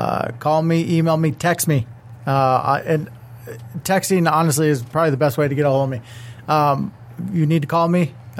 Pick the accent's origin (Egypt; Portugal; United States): United States; Michigan; She literally helped a guy from my hometown, 5 hours away. I grew up in the UP.